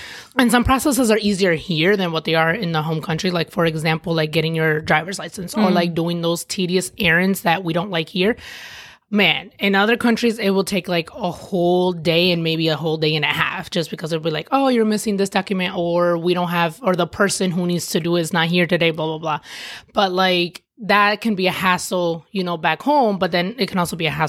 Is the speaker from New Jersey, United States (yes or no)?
no; Michigan, United States; also born or lived in New York; Born in New York, but I was raised in Michigan.